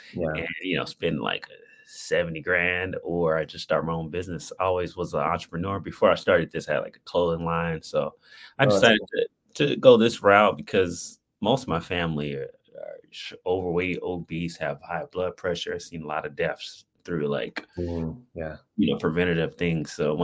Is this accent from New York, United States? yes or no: no; Phoenix, Arizona, United States; I'm from Phoenix, Arizona.